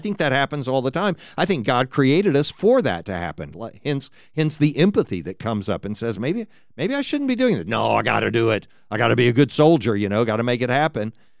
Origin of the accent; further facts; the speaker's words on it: United States; I am a Christian, and I am an American